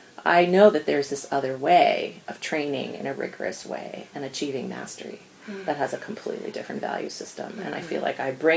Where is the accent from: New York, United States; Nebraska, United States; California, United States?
New York, United States; New York City; I grew up in New York City